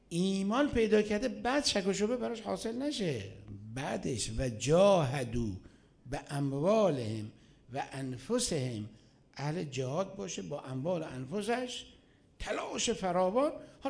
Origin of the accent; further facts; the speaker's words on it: Iran; نه اینکه الان ما چون ایرانی هستیم و حس ناسیونالیستی،